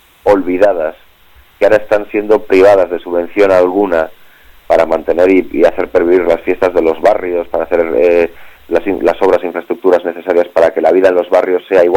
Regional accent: Bilbao, Basque Country, Spain; somos de Bilbao

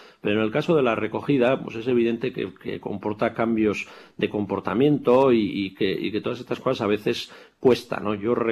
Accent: Tafalla, Navarre, Spain; con respecto a la posibilidad de crear uno de estos en Tafalla, en mi pueblo.

